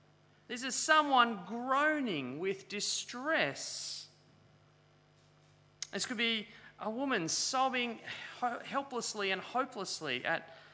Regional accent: Kirrawee, New South Wales, Australia; When I was young, I grew up in Kirrawee and would go down to the beach at Cronulla pretty regularly, especially across summer.

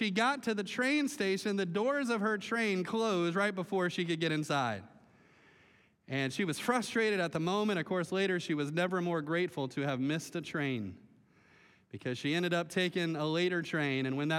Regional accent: Melbourne, Florida, United States; you know, Melbourne is my hometown. I was born and raised here right on through. And so growing up here, you know, in the 80s and in the 90s, you know, Melbourne was kind of like a sleepy little town back then.

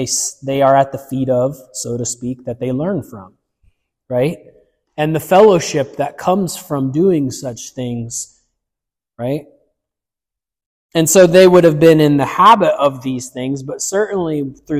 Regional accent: the South, United States; I grew up in the South, as you guys know, sometimes old people would talk about meals like that.

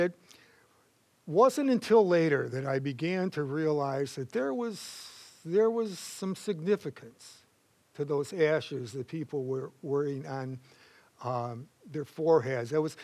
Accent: Lincoln Park, United States; Growing up in Lincoln Park, I was in a predominantly Hungarian neighborhood, where sour cream is a beverage.

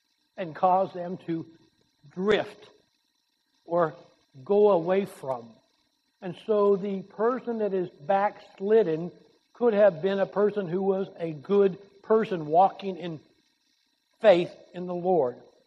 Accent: California, United States; I remember as growing up in California, we go to the lakes and we would take inner tubes.

